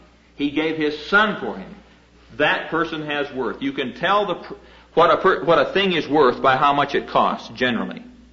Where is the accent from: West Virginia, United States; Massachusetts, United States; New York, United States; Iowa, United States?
Iowa, United States; back in Iowa, you know. This train that he mentioned that comes through my hometown.